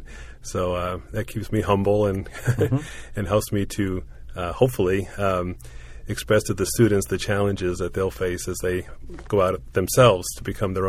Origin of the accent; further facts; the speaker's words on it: New Hampshire, United States; moved away as an adult; also born or lived in Oklahoma; I am actually a fourth-generation son of Pentecostal preachers, growing up in New England, in New Hampshire, to be exact.